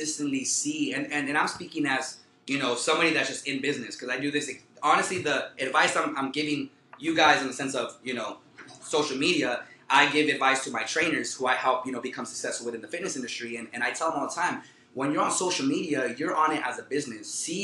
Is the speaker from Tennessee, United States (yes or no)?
no; California, United States; I'm from the IE. I grew up in C